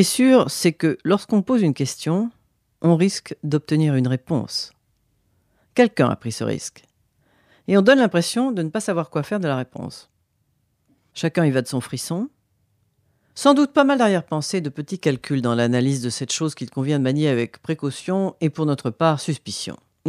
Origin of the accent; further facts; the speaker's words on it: Provence-Alpes-Côte d'Azur, France; au cours de promenades dans mon village natal de Provence ?